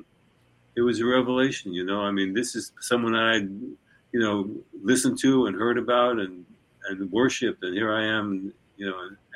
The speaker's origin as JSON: {"language": "English", "town": "Brooklyn", "region": "New York", "country": "United States", "tie": "born or raised there", "said": "I was born and raised in Brooklyn, and then in the 40s and 50s, I mean, Brooklyn was such a colorful place."}